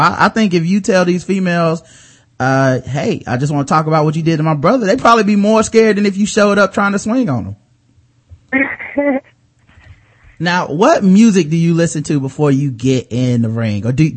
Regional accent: Charlotte, North Carolina, United States; Like, I'm from Charlotte, and he was an assistant coach for the Charlotte Bobcats at the time. So he was in my city.

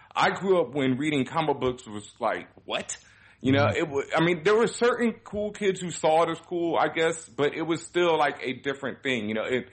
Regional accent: Houston, Texas, United States; Like, I grew up in Houston where it is, you know, I was called nigger to my face by a white man, you know, when I was 12 years old

